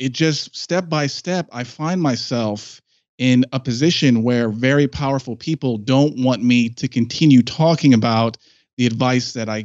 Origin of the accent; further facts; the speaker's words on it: Washington, District of Columbia, United States; born there; a man who is raised in 21st century post-sexual revolution USA, I was born in Washington, D.C.